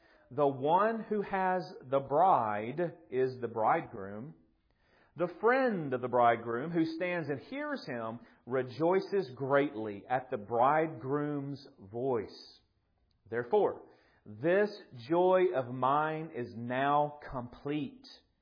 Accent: Watertown, United States; I'm from Watertown. There's more than one.

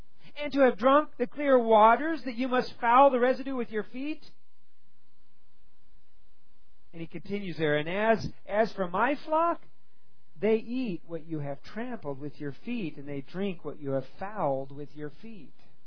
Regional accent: United States; because I am an American and I like things.

